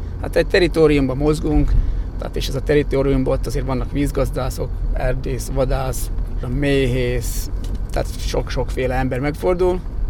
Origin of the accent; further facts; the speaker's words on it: Trnava Region, Slovakia; tehát én igazi archaikus csallóközi ember vagyok, nagyon szeretem ezt a vidéket, el nem mennék semmi pénzért innen